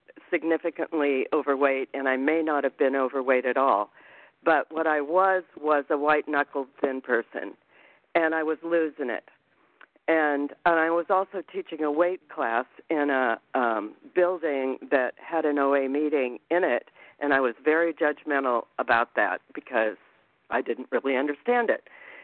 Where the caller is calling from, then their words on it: Anthem, Arizona, United States; I'm calling from Anthem, Arizona.